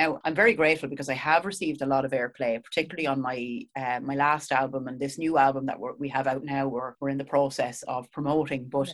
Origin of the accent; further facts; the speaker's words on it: Ireland; maybe me approaching the States as an Irish woman worked in my favor.